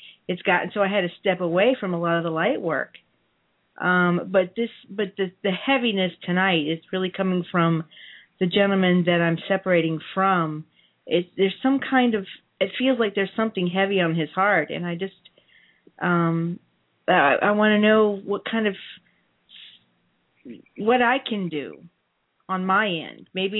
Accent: Louisiana, United States; Louisiana.

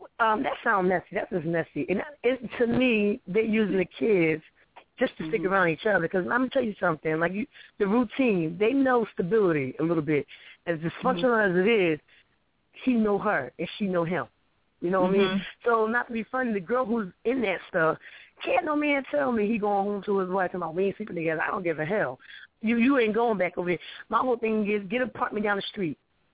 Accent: New Jersey, United States; When I got pregnant with my first son, I'm from New Jersey, I came back home, but I wanted my son to know his father, so I moved down there.

